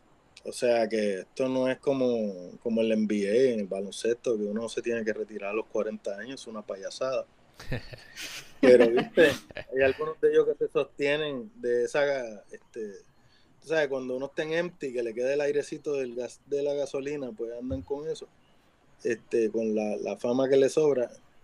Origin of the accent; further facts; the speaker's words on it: Carolina, Puerto Rico; yo soy de Carolina, o sea, yo soy un caco más del corillo.